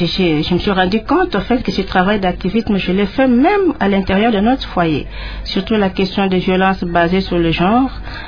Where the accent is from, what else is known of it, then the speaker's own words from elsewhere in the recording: Popokabaka, Kwango, DR Congo; l'école primaire, l'enfance, l'école primaire, l'école secondaire à Popokabaka, dans le diocèse, donc à Tuvukamundu.